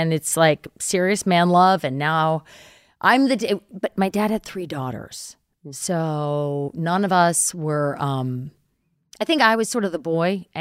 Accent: Baltimore, Maryland, United States; That's where I grew up, like on a tee, essentially. Yes. With like, you know, everybody had nice houses and everything was low key because it's Baltimore

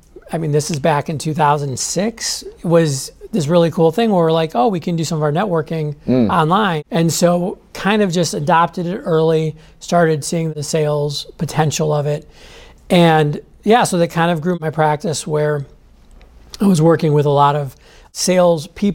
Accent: Milwaukee, Wisconsin, United States; I grew up in Milwaukee, so that's a pretty big flex there.

